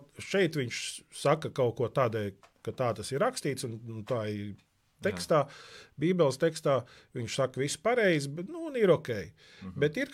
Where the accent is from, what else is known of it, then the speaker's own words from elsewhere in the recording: Liepāja, Latvia; kā es teicu, es uzaugu Liepājā, un man viena spēcīga atmiņa no Liepājas